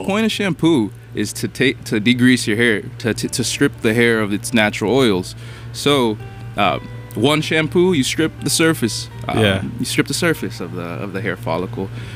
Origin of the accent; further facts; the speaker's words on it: Chicago, Illinois, United States; Yeah, I'm from Chicago, so I grew up enjoying being in the barbershop